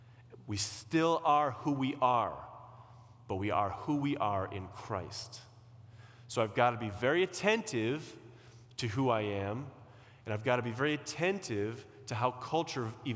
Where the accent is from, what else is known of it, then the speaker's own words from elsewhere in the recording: Chicago, Illinois, United States; I grew up evangelical, which in my neighborhood that I grew up in Chicago, there were nothing but Irish Catholics.